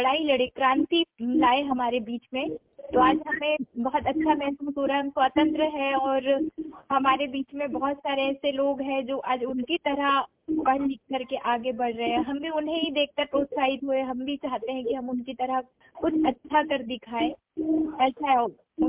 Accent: Charan Thapa, Madhya Pradesh, India; मैं अमरवाड़ा ब्लॉक ग्राम चारण थापा की निवासी हूँ और मेरी स्टडी छिंदवाड़ा डिस्ट्रिक्ट में हुई है।

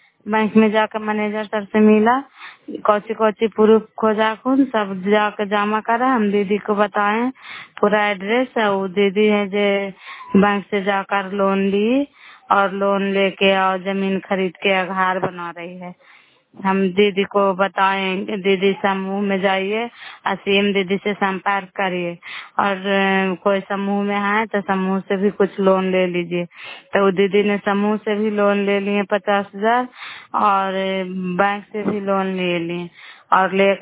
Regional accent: Karai, Bihar, India; नालंदा जिला कराय ब्लॉक मकरात पंचायत कराय ब्लॉक के निवासी हूँ।

